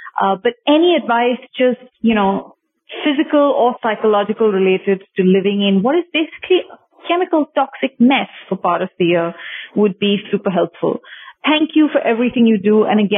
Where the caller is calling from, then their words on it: India; I'm calling you from India.